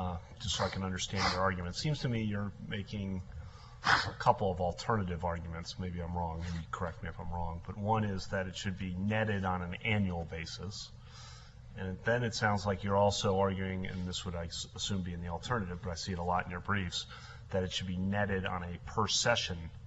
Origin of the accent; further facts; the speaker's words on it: United States; I'm an American